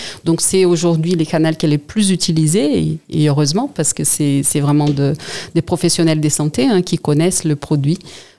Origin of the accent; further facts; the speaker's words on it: Brazil; moi, je suis brésilienne. Au Brésil, on a peu des compléments alimentaires à marque.